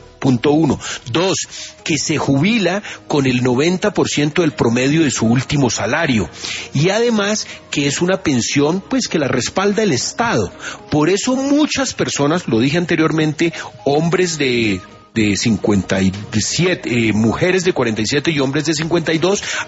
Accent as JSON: {"language": "Spanish", "country": "Colombia"}